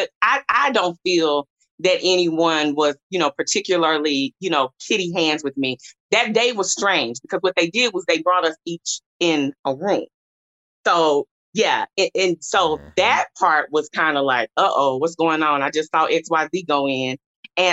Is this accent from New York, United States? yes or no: no; Dallas, Texas, United States; So I'm from Dallas. I live in Dallas